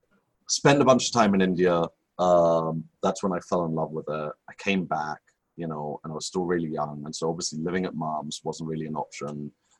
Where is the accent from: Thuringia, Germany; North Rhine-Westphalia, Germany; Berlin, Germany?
Berlin, Germany; I'm German, right? So I grew up in Berlin.